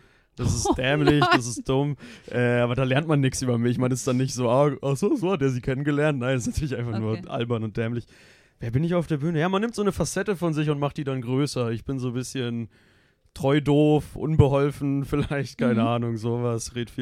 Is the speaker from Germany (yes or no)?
yes; Augsburg, Bavaria, Germany; ich bin nicht aus Berlin, ich bin aus Augsburg.